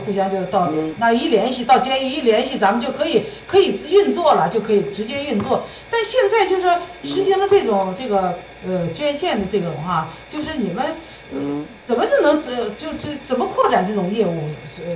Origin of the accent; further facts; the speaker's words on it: Henan, China; 我是河南的